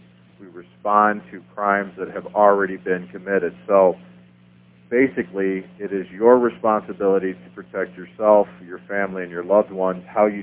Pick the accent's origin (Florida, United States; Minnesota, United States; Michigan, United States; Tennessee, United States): Michigan, United States; And so when snowstorms, I'm from Michigan, when those horrific snowstorms would hit, or, there would be power outages for weeks at a time.